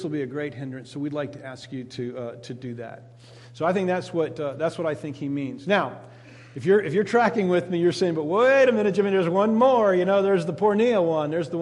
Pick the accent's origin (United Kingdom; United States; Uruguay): Uruguay; When I grew up in Uruguay, and in Uruguay they had a sausage that was nothing but dried blood.